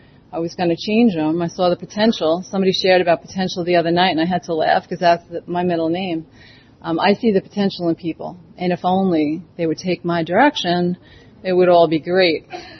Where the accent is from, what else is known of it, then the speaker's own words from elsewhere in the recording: New York, United States; Now, I'm from New York, so we used to have our assemblies like around town.